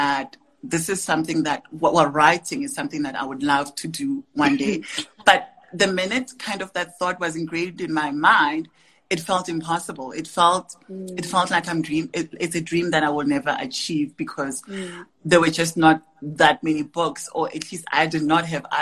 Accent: Tembisa, Gauteng, South Africa; I reflect back on myself as a young black girl living in the township. I grew up in Tembisa in the East Rand

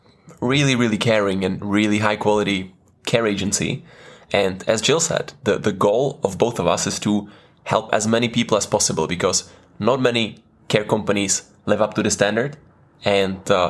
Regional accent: Prague, Czechia; moved away as an adult; now in United Kingdom; That's correct. I'm not a local boy. I'm from Prague.

